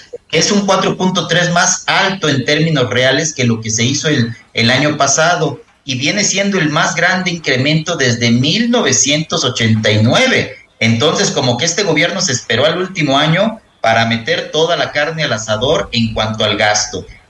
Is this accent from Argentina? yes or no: no; Mexico